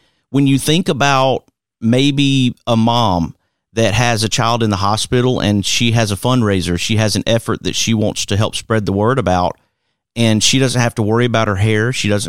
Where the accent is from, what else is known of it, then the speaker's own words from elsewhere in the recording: Birmingham, Alabama, United States; now in North Alabama, United States; after living in Birmingham, growing up in Birmingham in Central Alabama